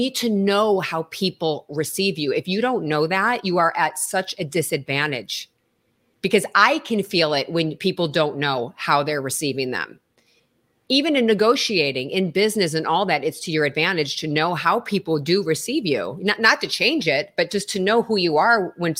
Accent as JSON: {"language": "English", "town": "Chicago", "region": "Illinois", "country": "United States", "moved": "as an adult", "lives_now": "Los Angeles, United States", "said": "when I was like, I think I was 20 when I moved to LA from Chicago."}